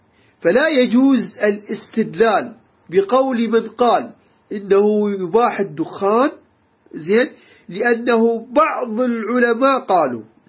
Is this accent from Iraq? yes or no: yes; Iraq; عندنا بالعراق نقول صار عصبي